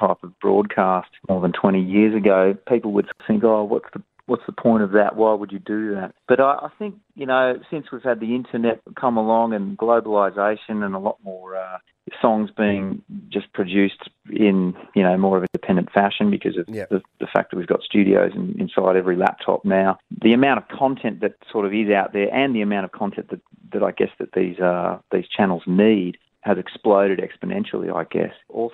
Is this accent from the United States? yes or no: no; Australia; growing up in Australia, really, and those things were very relevant to a young, early 20s kid